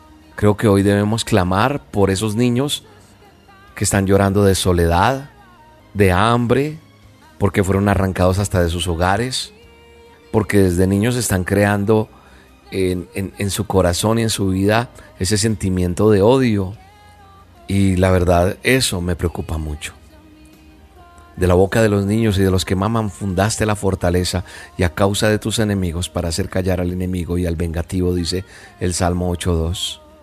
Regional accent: Colombia; En mi país, en Colombia, más de 14.000, si no estoy mal, llegaron a ser entrenados menores de 12 años

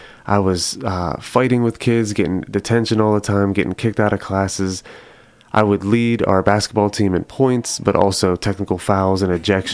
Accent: Pennsylvania, United States; Originally, I'm from a small town near Pittsburgh, Pennsylvania. Mm-hmm. And so it was the projects, you know, Section 8 housing, and just a lot of bad influences and not a lot of good stuff happening.

